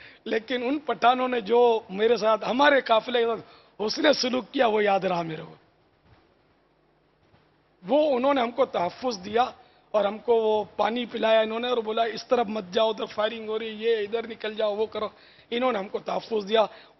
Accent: Karachi, Sindh, Pakistan; ہمارا ملک اور خصوصاً ہمارا شہر باب المدینہ جو کہ روشنیوں کا شہر ہے

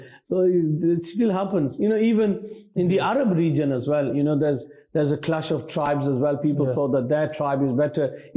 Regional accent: Yorkshire and the Humber, United Kingdom; I am a Yorkshireman, me.

